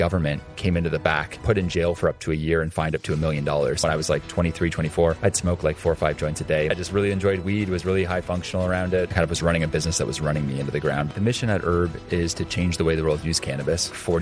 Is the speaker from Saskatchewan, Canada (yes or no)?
no; Newmarket, Ontario, Canada; Born and bred in Canada, yeah, from a small town north of Toronto called Newmarket, Ontario, and oldest of 5 kids